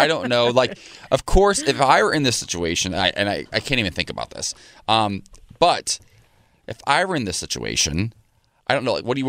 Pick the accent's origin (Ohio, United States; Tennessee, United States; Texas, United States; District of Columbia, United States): Ohio, United States; Yeah, I grew up in Ohio.